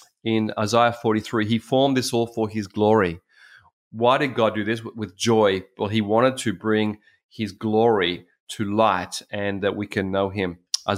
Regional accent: Australia; I'm from Australia, huge, big Australia.

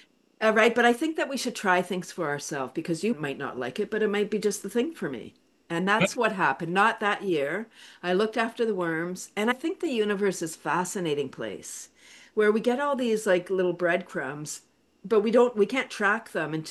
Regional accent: Toronto, Ontario, Canada; I'm in Canada, located in north of Toronto, but I'm from Toronto.

